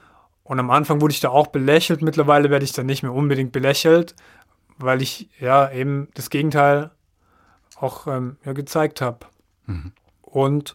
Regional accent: Baden-Württemberg, Germany; Ich komme aus dem Landkreis Esslingen und habe da auch mein Abitur gemacht.

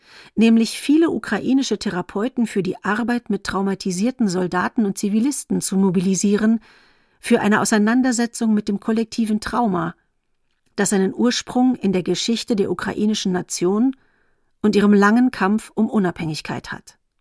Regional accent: Moscow, Russia; German is a second language; moved away; In meiner Kindheit in Moskau hörte ich im Fernsehen oft ein sowjetisches Lied.

